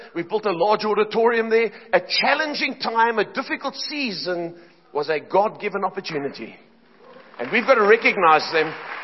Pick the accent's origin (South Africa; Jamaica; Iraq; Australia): South Africa; Cape Town, Western Cape; now in Johannesburg, South Africa; When I got there, I didn't like Johannesburg. I grew up in Cape Town. I didn't want to come here. The church I had in Cape Town was strong and thriving.